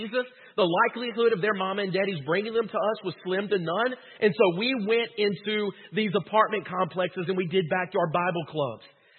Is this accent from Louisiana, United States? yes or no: yes; Deville, Louisiana, United States; I grew up in DeVille, which was 20 minutes on the other side of the river. You can probably tell by my accent, I'm from the redneck side of the river.